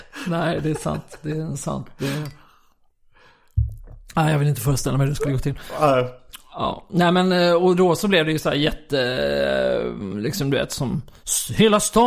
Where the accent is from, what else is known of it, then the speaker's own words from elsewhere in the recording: Kristianstad, Skåne, Sweden; det var ju på då när jag var barn i Kristianstad